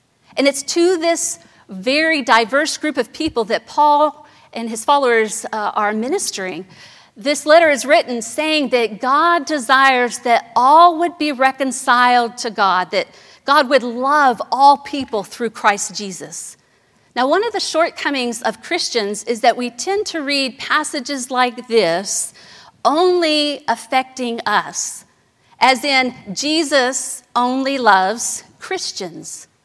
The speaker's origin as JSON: {"language": "English", "town": "Soweto", "region": "Gauteng", "country": "South Africa", "tie": "born or raised there", "said": "Growing up in Soweto, our dream was to put another room on the house, maybe have a driveway"}